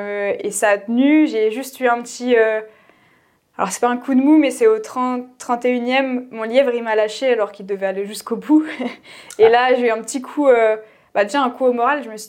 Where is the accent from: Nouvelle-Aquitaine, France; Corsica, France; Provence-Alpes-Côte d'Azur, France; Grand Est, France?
Grand Est, France; now in Lille, France; je suis toujours en train de courir à 25 ans. Alors, j'habite à côté de Lille depuis 5 ans. Je suis originaire des Ardennes.